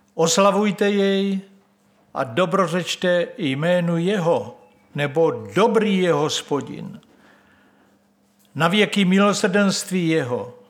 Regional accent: Brno, South Moravian Region, Czechia; Já jsem z Brna a hotovo.

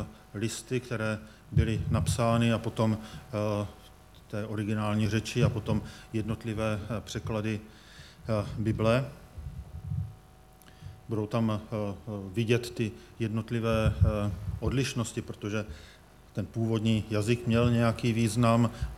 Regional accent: Velká Bíteš, Vysočina Region, Czechia; born there; tady je Velká Bíteš, to je moje rodné město.

